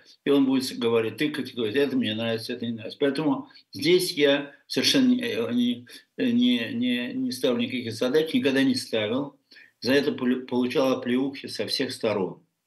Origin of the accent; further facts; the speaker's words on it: Russia; moved away as an adult; после того, как я уехал из России, это что такое несовершенство человеческой души, души и природы. Потому что мы все в России воспитаны на французском просветительстве.